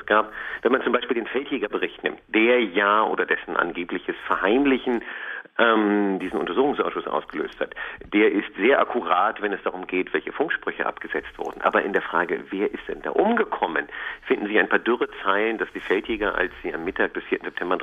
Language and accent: German; Germany; weil wir haben von vornherein gesagt, wir sind Deutsche.